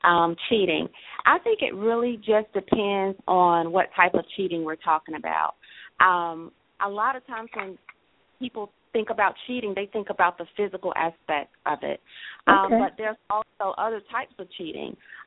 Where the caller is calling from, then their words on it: Atlanta, Georgia, United States; I am calling from the Atlanta, Georgia area.